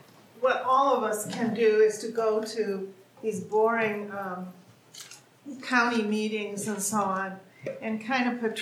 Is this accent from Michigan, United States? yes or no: yes; Traverse City, Michigan, United States; I'm from Traverse City, Michigan, and I'm on a committee called BDDI, Before, During, and After Incarceration.